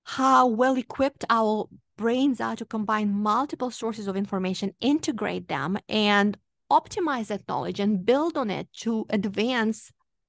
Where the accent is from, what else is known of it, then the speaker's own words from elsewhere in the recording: Moldova; now in United States; So I am originally from Moldova. Moldova is a country nobody in the United States had ever heard about up until about a year ago.